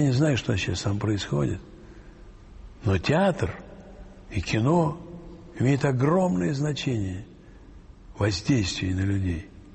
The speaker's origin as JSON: {"language": "Russian", "region": "Moscow", "country": "Russia", "said": "Двойной москвич. Родился я на Матросской тишине, но тоже напротив психиатрической больницы, тюрьмы, рынка."}